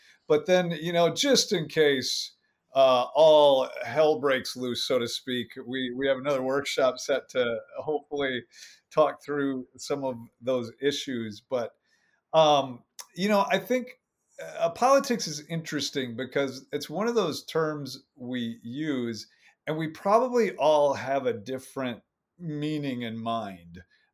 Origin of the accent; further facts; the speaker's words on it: Minneapolis, Minnesota, United States; moved away as an adult; also born or lived in Wisconsin; now in Dallas, United States; We moved about 2 years ago from Minneapolis. I had lived my whole life in the Midwest, Wisconsin and Minneapolis. And I was like, you know, I'm done with feet of snow and all of that.